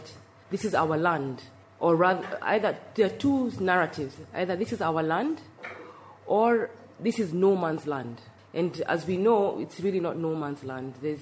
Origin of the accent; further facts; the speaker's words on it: Kenya; I know as a Kenyan researcher, I was received with a lot of suspicion from the Sudan side. I was seen maybe as a spy for Kenya.